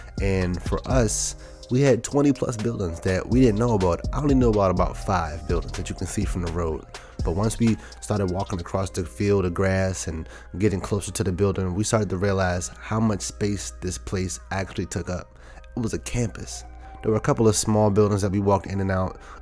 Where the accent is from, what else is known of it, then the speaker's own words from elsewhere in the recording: Maryland, United States; there's an abandoned building where we grew up in Maryland